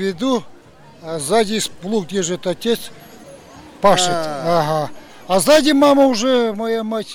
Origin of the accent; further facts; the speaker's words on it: Bashkortostan, Russia; Нет, это я из Башкирии, Мишкинского